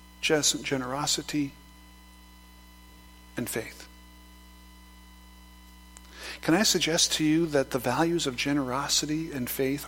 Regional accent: Scotland, United Kingdom; I'm also Scottish, so if that helps.

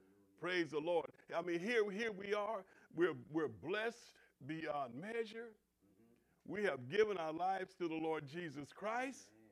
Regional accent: Oklahoma, United States; growing up in Oklahoma, you know, my mother raised us and my dad was nowhere around.

